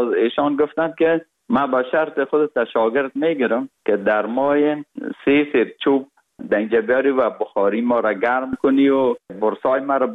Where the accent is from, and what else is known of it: Kabul, Afghanistan; born or raised there; also born or lived in Parwan